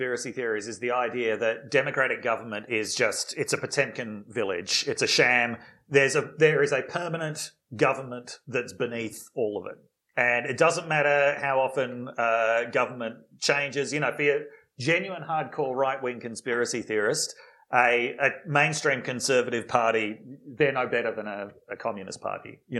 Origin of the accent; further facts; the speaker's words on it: Australia; as an Australian at the time living in the US